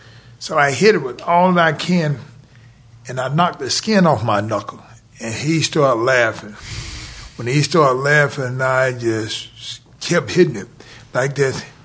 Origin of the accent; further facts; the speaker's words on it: Atlanta, Georgia, United States; I grew up in Atlanta.